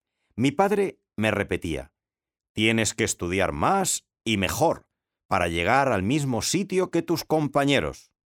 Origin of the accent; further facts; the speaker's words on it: Spain; Así que yo soy español con asterisco.